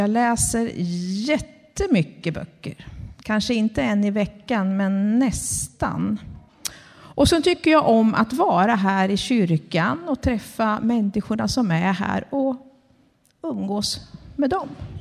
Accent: Kumla, Örebro County, Sweden; jag är ju född i Kumla och har alltid inte riktigt bott i Kumla hela mitt liv, men nästan. Och min mormor och morfar har bott i Kumla. Min farmor och farfar har bott i Kumla. Så att ja, jag är från Kumla. Men jag bor inte på Kumla.

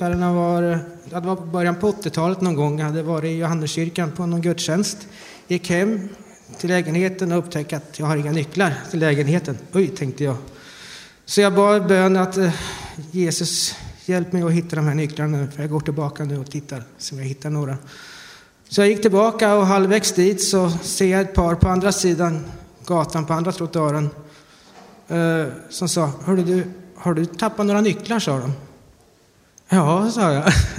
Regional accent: Kumla, Örebro County, Sweden; Jag är född på BB i Örebro och uppvuxen i Kumla.

